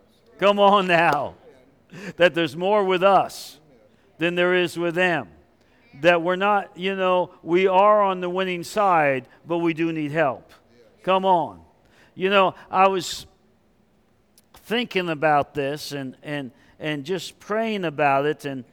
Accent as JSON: {"language": "English", "region": "New York", "country": "United States", "said": "I'm originally from New York."}